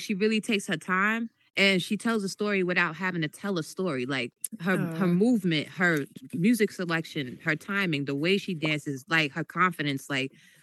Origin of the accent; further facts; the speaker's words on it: New York, United States; I definitely wanted to show some respect for him. I'm from New York, you know.